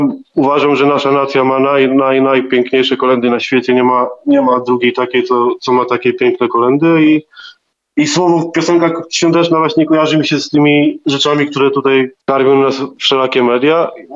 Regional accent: Kolno, Podlaskie Voivodeship, Poland; pierwsze moje kapele tam u siebie w Kolnie to właśnie w tym kierunku i pewnie to zostało.

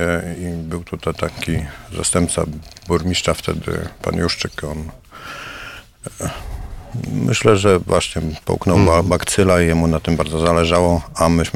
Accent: Nysa, Opole Voivodeship, Poland; Nysa była odbudowywana dopiero w latach 80., także wychowałem się na gruzowisku miasta.

